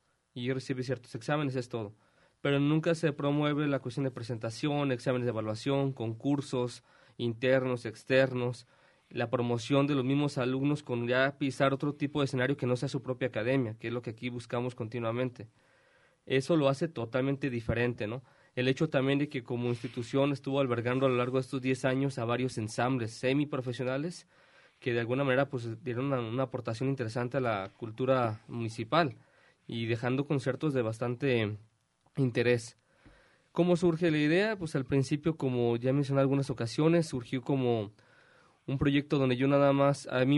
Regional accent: Guadalajara, Jalisco, Mexico; Soy de aquí de Guadalajara

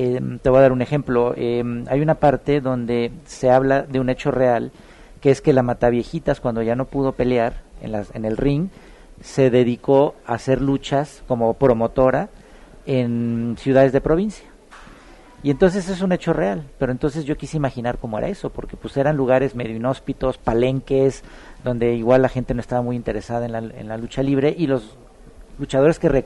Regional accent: Mexico; Así somos los mexicanos, ¿no?

